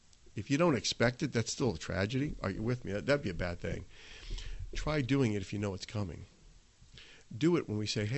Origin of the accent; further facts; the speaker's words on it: Buffalo, New York, United States; But I'm from Buffalo. We just don't have these. We don't care. I feel like we're so far away.